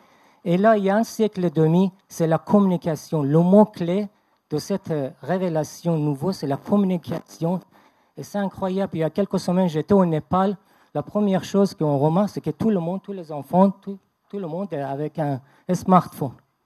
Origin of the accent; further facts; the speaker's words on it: Iran; moved away; Je suis aussi un Iranien. Voilà. J'ai quitté l'Iran il y a presque 40 ans, le 7 mars 1978.